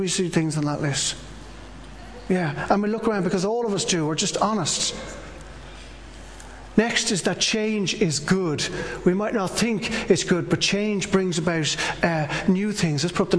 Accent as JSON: {"language": "English", "country": "Ireland", "said": "And I think we, as Irish people, and maybe as people in general"}